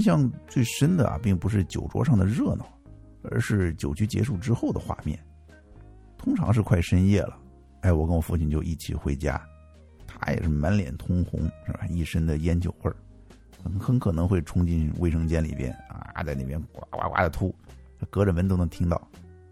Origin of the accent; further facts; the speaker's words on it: Henan, China; 我是在河南长大的，如果听众朋友里边有河南老乡啊，或者说曾经跟河南人打过交道，你们也大概听过那边的酒文化，那可不是一般的凶猛。